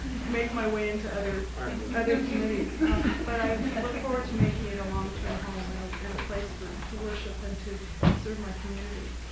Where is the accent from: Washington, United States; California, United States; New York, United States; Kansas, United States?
California, United States; San Diego; I grew up in San Diego, was raised a Lutheran, and left the Lutheran Church somewhere right before college.